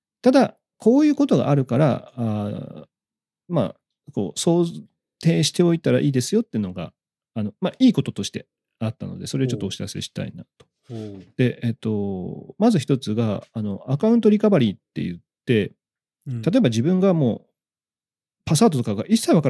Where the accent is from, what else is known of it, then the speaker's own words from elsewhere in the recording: Kyushu, Japan; 僕らとかほら九州出身だし